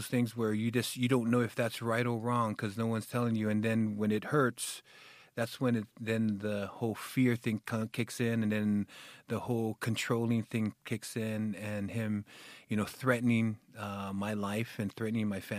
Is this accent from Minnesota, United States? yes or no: no; Hawaii, United States; I grew up in a very poor family, but it was, you know, growing up in Hawaii, poor is a lot better than anywhere else, I think, in the world.